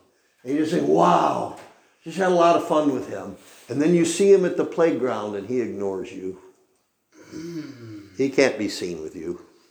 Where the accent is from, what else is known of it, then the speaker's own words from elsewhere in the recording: Machias, Maine, United States; Again, I grew up on Route 16 in Machias.